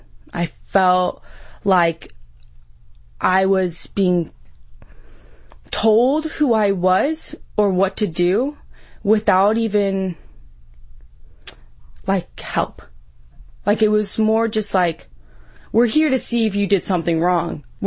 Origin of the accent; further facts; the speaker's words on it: California, United States; born there; So I was born in California.